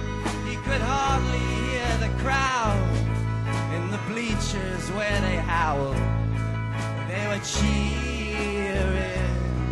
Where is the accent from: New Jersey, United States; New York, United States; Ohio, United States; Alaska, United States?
New York, United States; Here's a song about a boxer we used to, we're from New York.